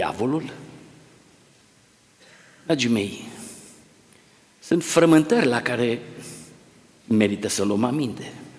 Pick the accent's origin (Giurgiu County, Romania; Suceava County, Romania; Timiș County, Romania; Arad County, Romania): Arad County, Romania; Pârneava; Am copilărit aici în Pârneava și în vremea copilăriei mele aproape că nu era acasă care să n-aibă câine.